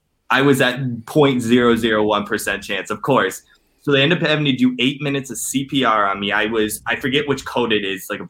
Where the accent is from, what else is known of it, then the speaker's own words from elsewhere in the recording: Cleveland, Ohio, United States; Yeah, honestly, so I'm 29. I'm from Cleveland, Ohio.